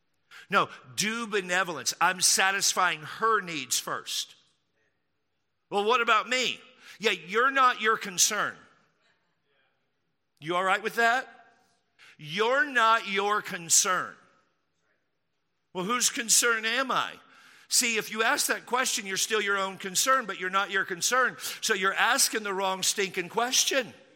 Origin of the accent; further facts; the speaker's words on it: Texas, United States; If you're here from the South, sorry, all of my mockery accents are from the South. I grew up in Texas.